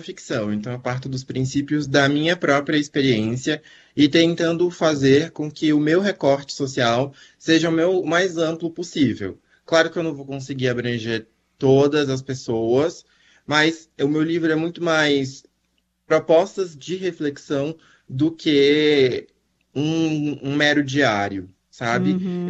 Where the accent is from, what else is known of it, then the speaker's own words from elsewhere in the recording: Bahia, Brazil; now in São Paulo, Brazil; eu sou baiano e hoje há 10 anos moro em São Paulo.